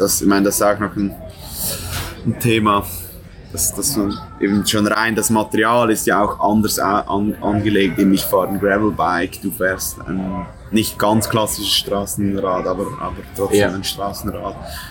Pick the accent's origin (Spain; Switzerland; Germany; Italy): Switzerland; Solothurn; ich bin durch Olten gefahren. Das ist eine Stadt, fünf Minuten von meiner Heimatstadt.